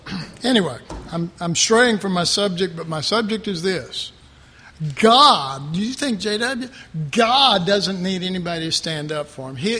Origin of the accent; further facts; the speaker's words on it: United States; You know, I'm an American. I believe in it.